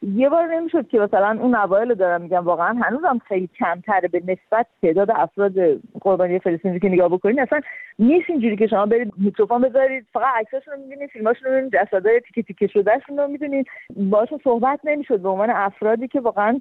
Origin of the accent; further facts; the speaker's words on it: Iran; moved away; من اینو یه بار زندگی کردم به عنوان ایرانی